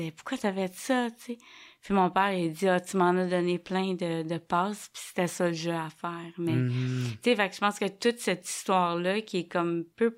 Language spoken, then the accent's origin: French; Quebec, Canada; also born or lived in New York; pour qu'on naisse au Québec. Fait que moi, je suis québécoise. Mmh. Tu sais, je suis née en juillet, après ça, on est reparti tout de suite.